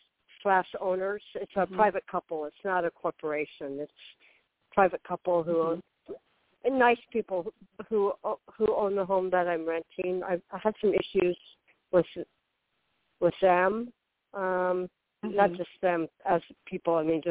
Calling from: Florida, United States; I'm in a noisy public place. Okay, that's much better. Okay. I could barely hear my own thoughts. Okay. … I'm in Florida.

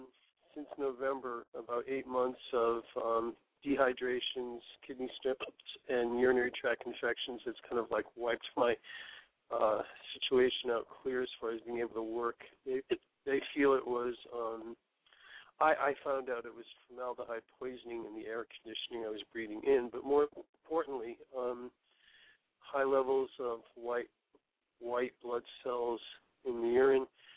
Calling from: Sarasota, Florida, United States; Calling from a hospital bed in Sarasota, Florida.

